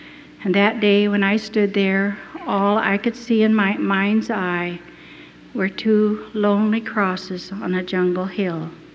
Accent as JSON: {"language": "English", "town": "Boone", "region": "Iowa", "country": "United States", "said": "So I said, \" … from Boone, Iowa.\""}